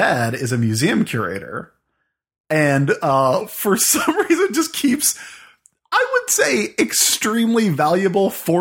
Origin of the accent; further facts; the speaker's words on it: South Carolina, United States; I grew up in South Carolina, so Charleston has a lot of piracy